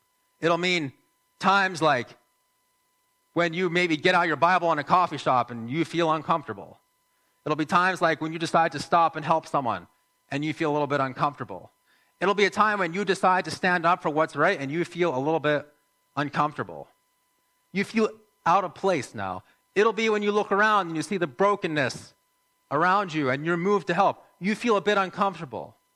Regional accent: United States; now in Canada; because I'm American and because, you know, the … is a big deal in the USA

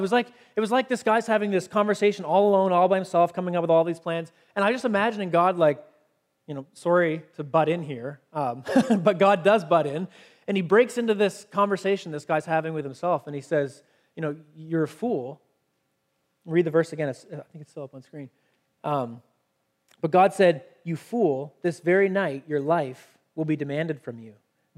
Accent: Canada; if it's in the fact that I'm a Canadian

